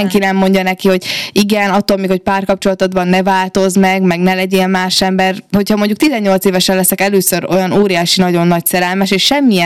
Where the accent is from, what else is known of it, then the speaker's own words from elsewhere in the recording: Subotica, Vojvodina, Serbia; ugye én szabadkai vagyok